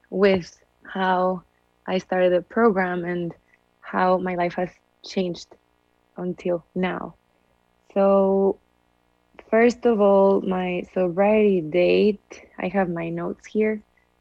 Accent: Mexico; now in United States; I'm originally from Mexico.

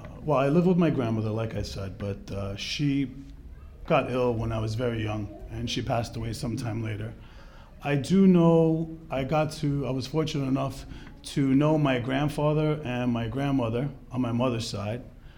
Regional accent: New York City, New York, United States; born there; I was born in Queens, New York in 1972.

